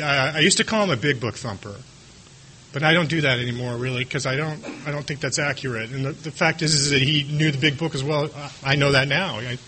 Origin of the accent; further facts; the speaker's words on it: California, United States; And I come from Orange County, and our H&I committee is broken up into two meetings